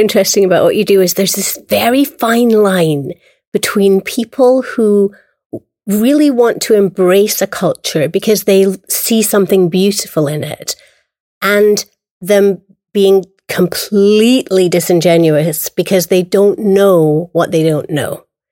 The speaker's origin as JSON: {"language": "English", "region": "Scotland", "country": "United Kingdom", "moved": "as an adult", "lives_now": "Hawaii, United States", "said": "when I first came to Hawaii, everybody would say to me, oh, I'm Scottish. And I would be like, you are? And I'd be so excited. And then they would do something and I'd think, you have no idea. You've never even been to my country."}